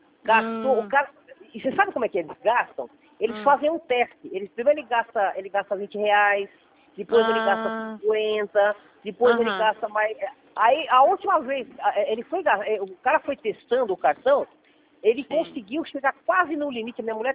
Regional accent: São Paulo, Brazil; Como a gente é de São Paulo

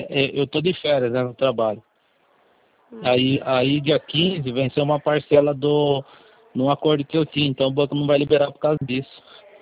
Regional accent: São Paulo, Brazil; Sou de São Paulo.

